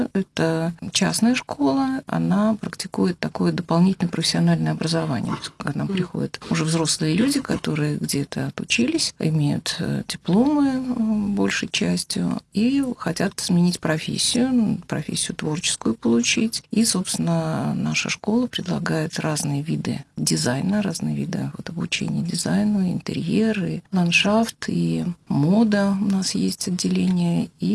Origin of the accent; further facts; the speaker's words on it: Moscow, Russia; now in Saint Petersburg, Russia; Вообще мы москвичи. Только последние 30 лет мы живем в Петербурге.